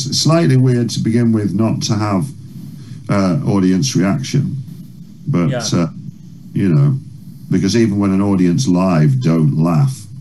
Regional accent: Carlisle, North West England, United Kingdom; born there; I was born in Carlisle, but I was raised in the British Navy.

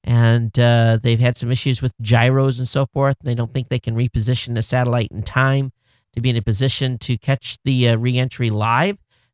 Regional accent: Michigan, United States; moved away; You know, I grew up in Michigan. I haven't lived there, of course, in many, many years.

